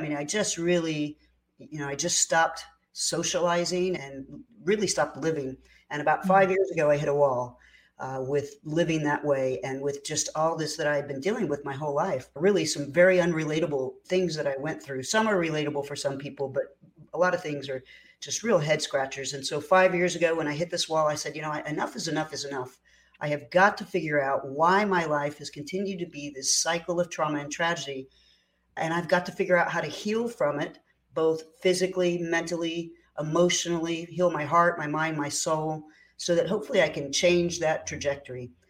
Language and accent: English; Oklahoma, United States; I was born and raised in Oklahoma, born on a farm and raised in another part of Oklahoma, not on the farm, but the farm is still in our family